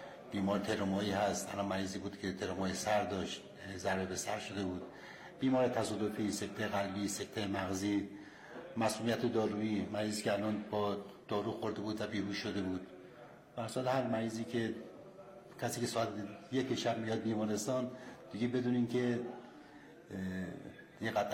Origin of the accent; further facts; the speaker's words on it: Qaem Shahr, Mazandaran, Iran; من قایمشهر.